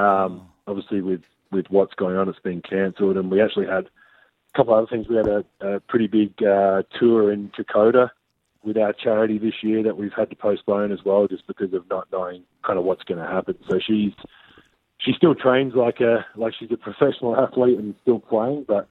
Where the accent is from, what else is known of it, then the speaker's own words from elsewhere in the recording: Adelaide, South Australia, Australia; Renee's from Melbourne, I'm obviously from Adelaide